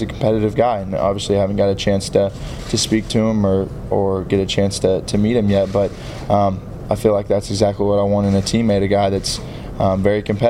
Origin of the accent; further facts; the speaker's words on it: Kerrville, Texas, United States